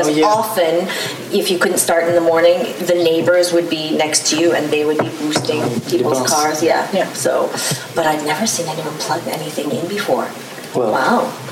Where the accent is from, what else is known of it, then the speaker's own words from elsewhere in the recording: Toronto, Ontario, Canada; so since I'm from Toronto